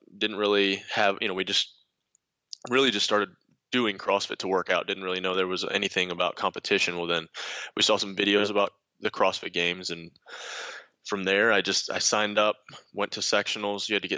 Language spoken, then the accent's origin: English; Michigan, United States; born there; I can go back all the way to the beginning where I was born in Michigan.